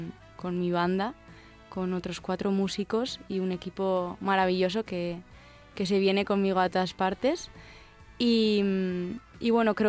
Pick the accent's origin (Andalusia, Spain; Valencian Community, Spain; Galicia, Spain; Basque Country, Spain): Basque Country, Spain; nos gusta decir que somos del País Vasco y que mira qué bonito el mar, las montañas